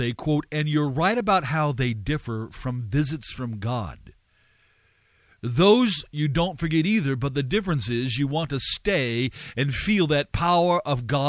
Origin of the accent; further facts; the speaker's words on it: California, United States; I am from Southern California.